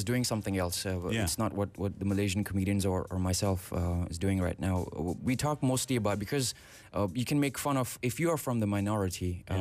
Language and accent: English; Pakistan; I tell women I'm from Pakistan, they assume I sell carpets.